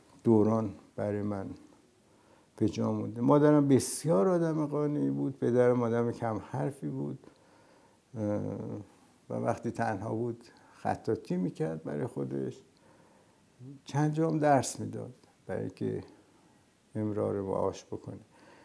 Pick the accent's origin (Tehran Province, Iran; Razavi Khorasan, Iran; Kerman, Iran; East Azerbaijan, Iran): Tehran Province, Iran; Tehran; born there; من در سال 1335 در 14 شهریور 1335 در تهران به دنیا آمدم. مادرم بعداً گفتن که تو خیابون ولیعصر تقاطع جامی یک بیمارستانی تو محوطه کاخ مرمر